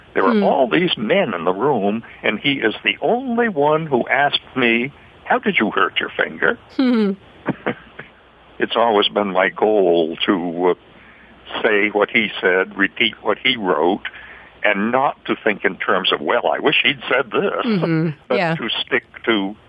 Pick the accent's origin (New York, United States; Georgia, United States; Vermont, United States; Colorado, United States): Vermont, United States; Waits River; I grew up in Vermont in a tiny village, Waits River, which is a tiny village between Bradford and Barrie.